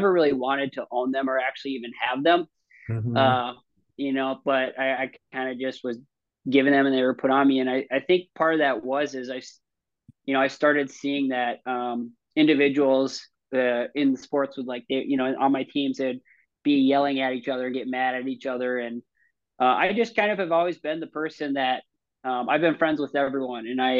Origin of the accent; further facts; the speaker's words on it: Blaine, Minnesota, United States; I didn't grow up in a small town. I grew up in Blaine, 50,000 people was the city population, big school